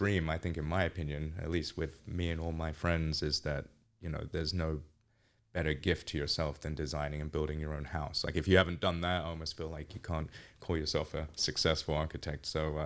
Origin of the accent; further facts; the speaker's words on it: East of England, United Kingdom; I've been living here for 17 years. I was actually born here. But I was raised in England, Essex, specifically in the countryside. And I guess from having a New York father and then living here, like I said, half of my life, it's mellowed out a lot, my accent.